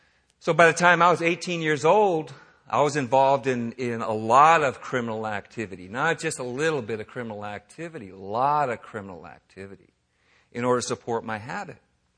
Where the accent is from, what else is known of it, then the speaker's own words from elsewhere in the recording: San Francisco, California, United States; I grew up in San Francisco